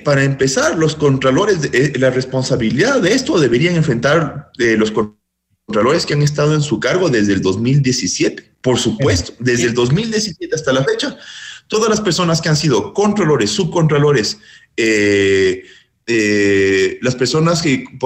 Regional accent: Ecuador; yo, como ciudadano ecuatoriano que soy

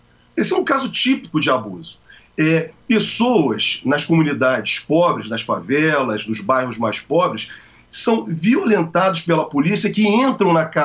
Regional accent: Rio de Janeiro, Brazil; Uma juíza aqui no Rio de Janeiro, sou do Rio de Janeiro

